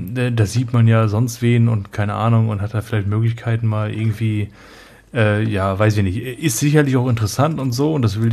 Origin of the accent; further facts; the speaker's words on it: North Rhine-Westphalia, Germany; Fun Fact, ich komme ja aus NRW, so, aber ich habe es noch nie geschafft, zur Spiel zu fahren.